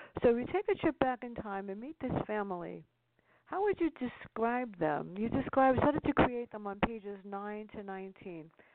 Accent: New York City, New York, United States; I grew up in the South Bronx, seriously.

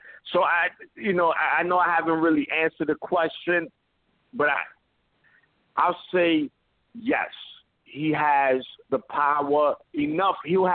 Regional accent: New York, United States; I'm a New Yorker. I live over here.

